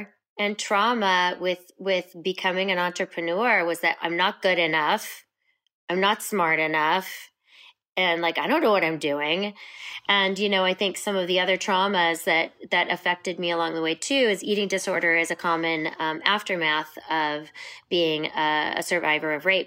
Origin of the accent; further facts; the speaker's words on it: Alaska, United States; I grew up in Alaska in a little tiny town in the middle of nowhere.